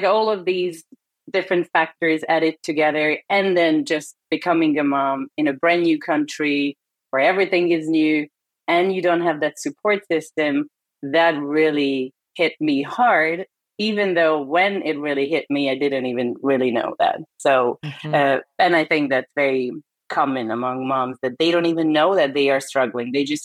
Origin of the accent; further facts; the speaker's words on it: Hungary; English is a second language; moved away as an adult; now in United States; So as you can hear, I was not born and raised in this country. Originally, I'm from Hungary. That's a country in Europe right next to Austria. Mm-hmm. And I moved to the States back in 2011.